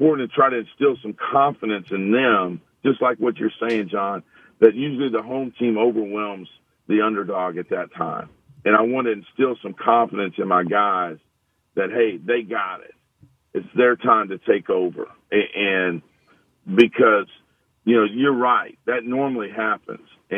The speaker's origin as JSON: {"language": "English", "region": "Oklahoma", "country": "United States", "tie": "born or raised there", "said": "Growing up in Oklahoma, you see tornadoes and stuff, and so it's always kind of stuck with me."}